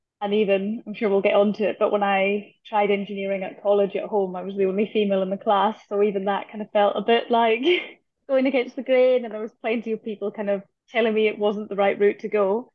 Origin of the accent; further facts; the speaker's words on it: Stornoway, Scotland, United Kingdom; I grew up just outside Stornoway on a dairy farm. It was called Goatill Farm.